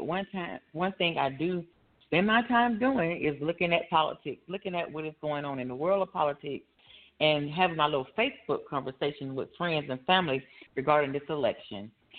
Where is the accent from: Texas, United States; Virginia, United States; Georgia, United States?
Georgia, United States; Atlanta; now in Valdosta, United States; I live in a good old town of Valdosta, Georgia. I'm originally from Atlanta, by way of DeKalb County, Decatur, Towers High School, and so that's where I started, that's where I got my roots. I'm a Grady baby.